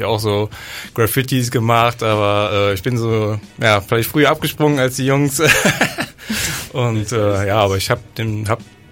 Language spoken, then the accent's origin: German; Belize; ich bin groß geworden, ich komme selber aus Belize, Mittelamerika